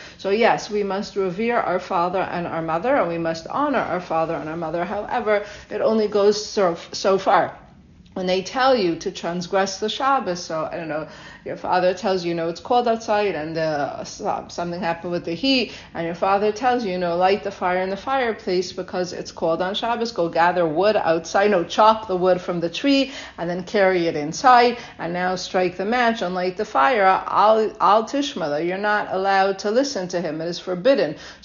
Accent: Toronto, Ontario, Canada; I'm from Toronto, and she lived in Toronto.

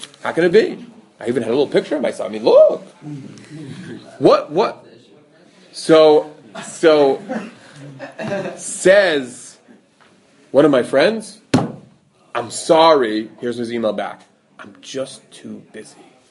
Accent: New York, United States; I Google, you know, I'm from New York. I don't know anything about these schools.

